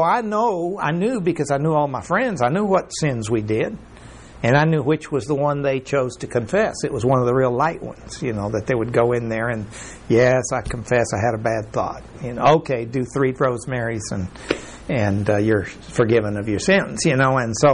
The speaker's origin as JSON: {"language": "English", "country": "Mexico", "tie": "born or raised there", "said": "because I was raised in Mexico and I was raised in the established church"}